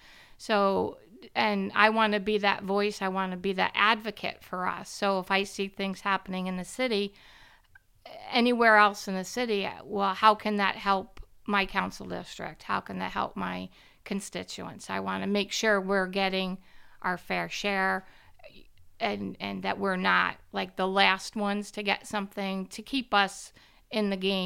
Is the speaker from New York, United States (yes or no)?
yes; Troy, New York, United States; I'm born and raised in Lansingburg. I just live over a couple blocks away between on 8th Ave, between 102nd, 103rd.